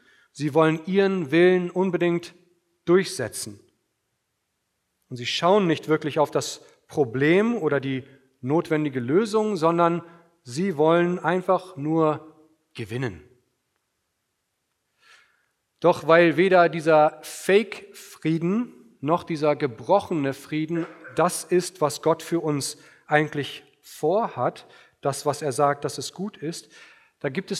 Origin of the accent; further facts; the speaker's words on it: Syke, Lower Saxony, Germany; Ich komme aus Sieke, aus dem fernen, fernen Land. Auf der anderen Seite der Weser